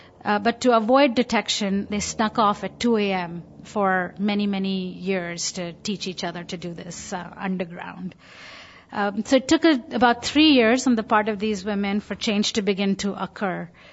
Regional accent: Rajasthan, India; English is a second language; So let me take you back to my home state of Rajasthan. This is the place most deeply rooted in my history and my own growth as a person.

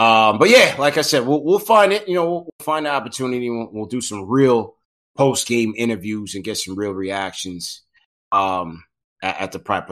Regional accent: New York, United States; I'm from Long Island, so I've seen it all, man.

